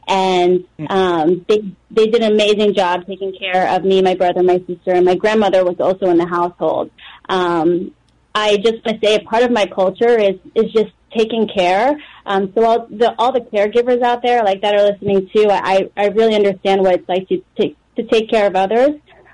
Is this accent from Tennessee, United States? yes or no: no; Piscataway, New Jersey, United States; I'm from Piscataway, New Jersey, and I want to say hello to everyone that's listening.